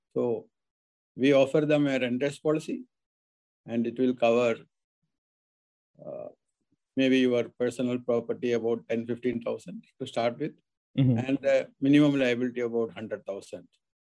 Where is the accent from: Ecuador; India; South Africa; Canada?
India; moved away as an adult; now in Chapel Hill, United States; I came from India in 2012 after a long innings of running my own business for almost 30, 40 years. To join my children, and I settled with my daughter at Chapel Hill